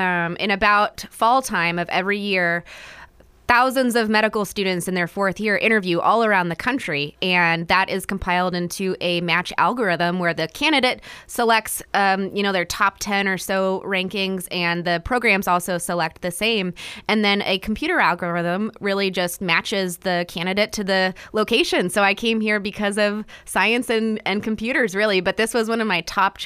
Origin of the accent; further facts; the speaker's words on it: Damascus, Oregon, United States; Yeah. I grew up in Damascus, which is up by Portland, about 30 minutes east of Portland.